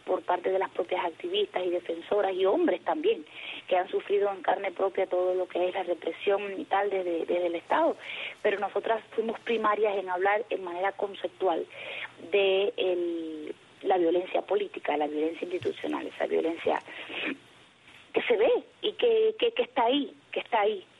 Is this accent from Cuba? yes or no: yes; Cuba; somos las mujeres cubanas